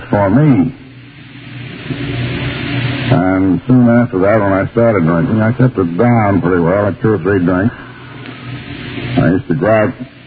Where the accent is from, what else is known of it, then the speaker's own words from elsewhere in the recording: Auburn, New York, United States; I come from Auburn in New York, as my native town. Went to a private school there.